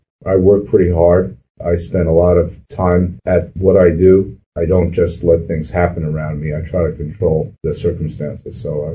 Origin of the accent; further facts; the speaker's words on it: New York City, New York, United States; I was a rabid 49er fan growing up in New York City.